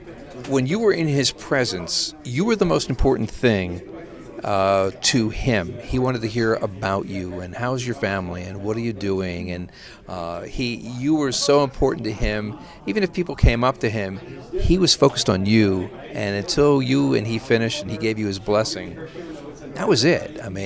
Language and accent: English; Reading, Pennsylvania, United States; I am from Reading, Pennsylvania, obviously. Grew up in Reading, went to Catholic school, and actually spent a short amount of time in seminary up in Scranton, studying for the Allentown Diocese